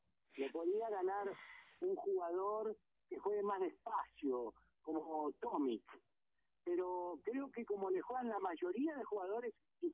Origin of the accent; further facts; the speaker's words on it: Argentina; soy de Argentina, hombre del tenis